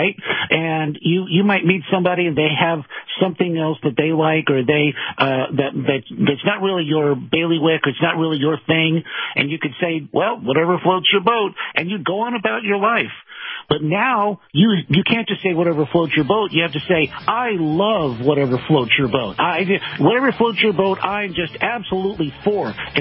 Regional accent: California, United States; And I grew up near Disneyland.

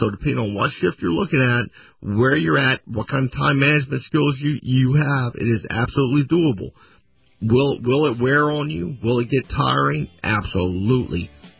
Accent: Southeast, United States; You know, I grew up in the Southeast, so snow is not something I'm interested in.

